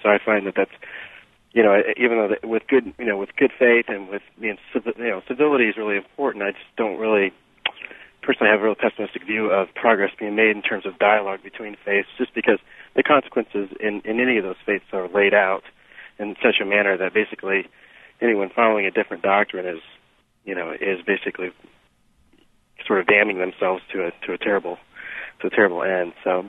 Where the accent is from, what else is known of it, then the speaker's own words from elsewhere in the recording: United States; my experience growing up in America is obviously I've been indoctrinated with Christianity, although not really a follower of the faith.